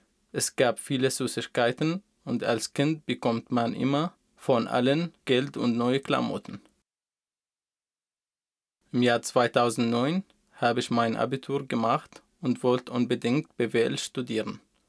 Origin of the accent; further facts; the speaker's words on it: Daraa, Daraa Governorate, Syria; German is a second language; now in Germany; Ich bin 29 Jahre alt und komme aus Syrien. Ich komme aus der Stadt Daraa im Süden des Landes.